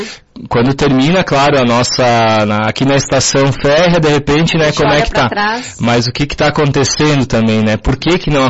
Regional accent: São Marcos, Rio Grande do Sul, Brazil; São Marcos, que é a minha terra, sou natural de São Marcos.

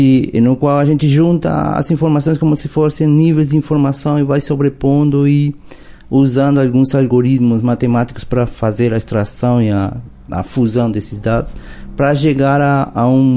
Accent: Uruguay; Portuguese is a second language; also born or lived in São Paulo; now in Brazil; sou químico também, formado no Uruguai, que é minha terra natal, e o mestrado e doutorado eu fiz em São Paulo, na USP

